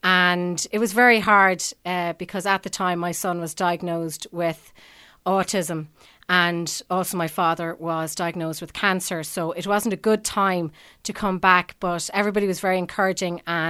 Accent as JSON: {"language": "English", "town": "Limerick", "region": "Munster", "country": "Ireland", "tie": "born or raised there", "said": "I'm from Limerick City."}